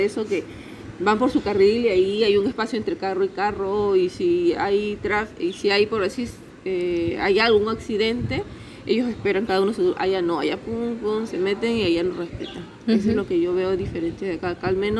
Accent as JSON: {"language": "Spanish", "town": "Chancay", "region": "Lima", "country": "Peru", "tie": "born or raised there", "also_born_or_lived": "Ica", "said": "Yo he nacido en Ica, pero casi toda mi vida he vivido al norte de Lima."}